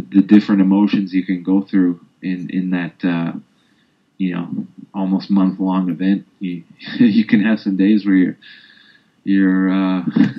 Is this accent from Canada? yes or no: yes; Canada; being a Canadian